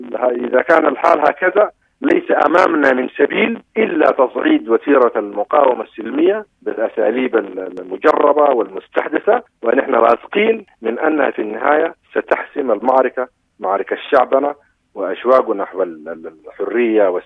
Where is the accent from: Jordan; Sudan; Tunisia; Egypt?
Sudan; لكن يظل الحل بأيدينا نحن كسودانيين